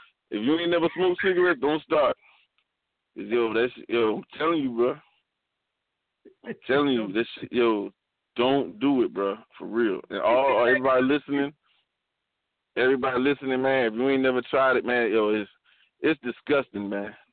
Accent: South Carolina, United States; I'm from South Carolina. You know what I'm saying? Yo, I got my phone in Cali because she moved back to Cali

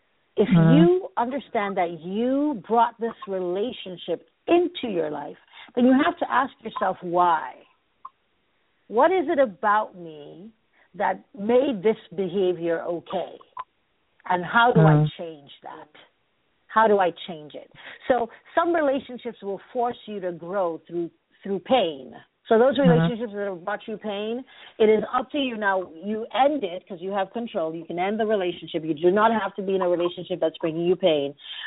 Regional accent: Nigeria; You know, I told you guys I was raised in Nigeria, and Nigerians are very expressive people.

